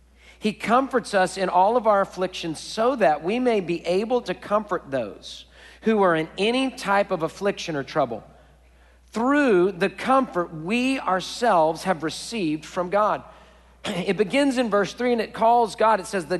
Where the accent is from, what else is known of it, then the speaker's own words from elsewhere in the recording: Houston, Texas, United States; I'm born and raised in Houston, Texas, and so I know hurricanes just like many of you know hurricanes.